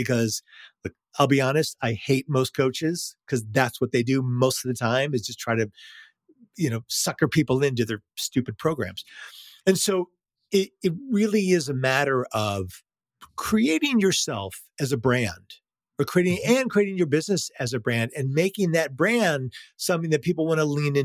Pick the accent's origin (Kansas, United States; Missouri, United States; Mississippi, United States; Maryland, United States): Missouri, United States; St. Louis; now in Los Angeles, United States; It's hard to get a good hamburger in Los Angeles. Like, I'm from the Midwest. I'm from St. Louis. Like, we are born barbecuing, and it's hard to get a really good burger in LA.